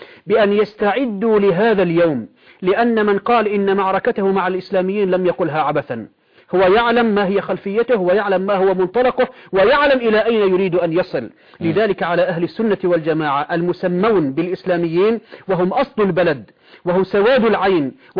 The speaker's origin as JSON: {"language": "Arabic", "country": "Syria", "said": "عندنا في سورية اليوم راية واضحة، هي راية لا إله إلا الله."}